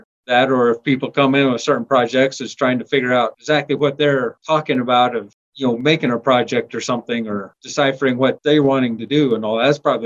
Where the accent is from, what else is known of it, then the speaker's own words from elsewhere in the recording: Wiggins, Colorado, United States; I moved down here from the Wiggins, which is up around the Fort Morgan area, clear back in 1987.